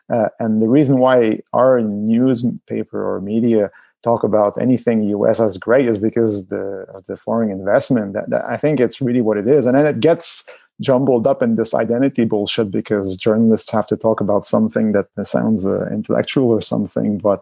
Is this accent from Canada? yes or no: yes; Quebec, Canada; I come from Quebec, right, which is a very nationalist place.